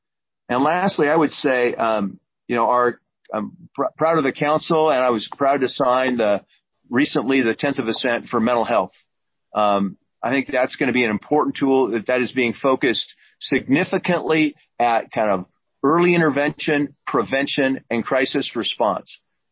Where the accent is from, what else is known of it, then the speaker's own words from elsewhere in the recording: Puyallup, Washington, United States; I'm from Puyallup, was always very proud of the fact that the churches in Puyallup, of which I have attended a few, did the Freezing Nights program.